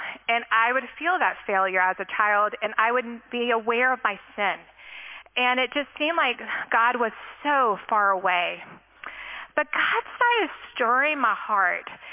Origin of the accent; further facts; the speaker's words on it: Lexington, Kentucky, United States; I grew up in Lexington, so not far away from here, but I had never heard of First Pres.